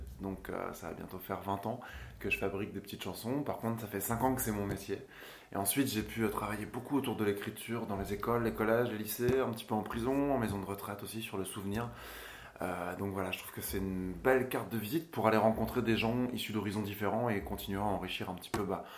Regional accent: Grand Est, France; j'ai 31 ans, je viens de Champagne-Ardenne

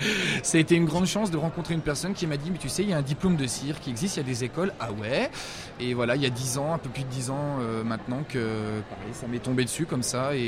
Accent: Bourgogne-Franche-Comté, France; Moi, j'étais sur Lille, je suis de Bourgogne

